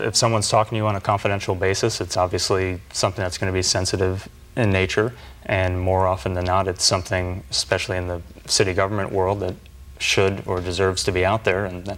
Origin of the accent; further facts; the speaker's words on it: New York, United States; For me, I grew up in New York and always grew up around the great newspaper environment there.